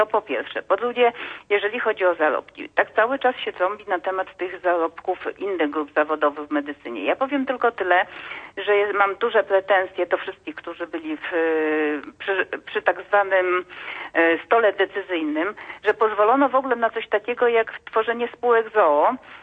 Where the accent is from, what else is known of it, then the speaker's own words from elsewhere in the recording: Lublin, Lublin Voivodeship, Poland; z Lublina. Akurat ja jestem lekarzem specjalistą, akurat pochodzę z Lublina i z rodziny lekarskiej